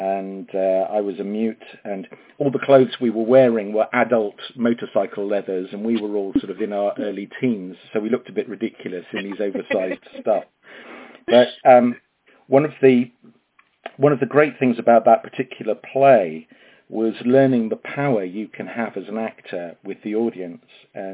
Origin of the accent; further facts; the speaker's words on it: Sutton, London, United Kingdom; born there; Okay, I was born in Sutton in Surrey in 1967, so that makes me 53.